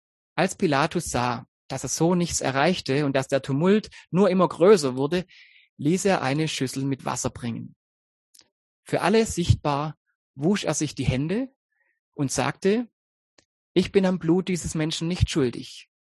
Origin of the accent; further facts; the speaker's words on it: Germany; Vielleicht ist es euch auch schon mal gegangen, wenn ihr im Ausland gesagt habt, ja, ich komme aus Deutschland und dann sofort diese Verbindung da war.